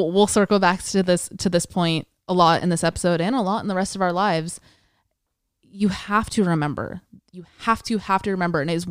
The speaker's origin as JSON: {"language": "English", "region": "California", "country": "United States", "tie": "born or raised there", "said": "We grew up in the East Bay."}